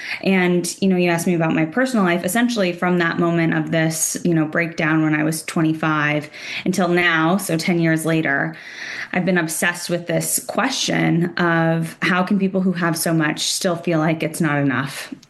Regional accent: California, United States; growing up in Silicon Valley, Enneagram 3, if that means anything to you, like typical achiever, firstborn daughter

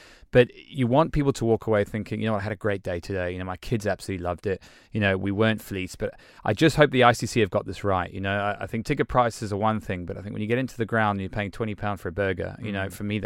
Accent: South Africa; you can probably tell from the horrible twang in my voice that I grew up in South Africa.

